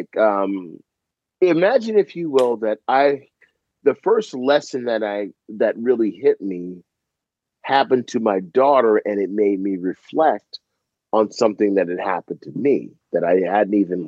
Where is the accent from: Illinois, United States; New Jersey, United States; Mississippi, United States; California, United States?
California, United States; Los Angeles; I was a youth minister growing up in South Central LA.